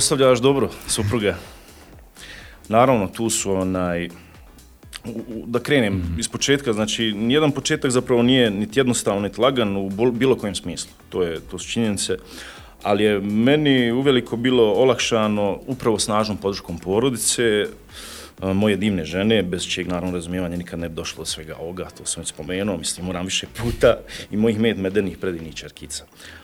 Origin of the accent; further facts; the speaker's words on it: Zenica, Federation of Bosnia and Herzegovina, Bosnia & Herzegovina; ja sam rođeni Zeničanin i sve što mi je srcu blisko u Zenici je.